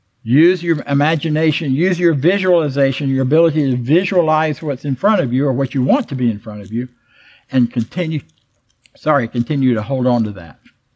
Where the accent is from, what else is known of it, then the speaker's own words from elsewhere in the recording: Florida, United States; When I was a kid growing up in Florida, and it was a very impoverished area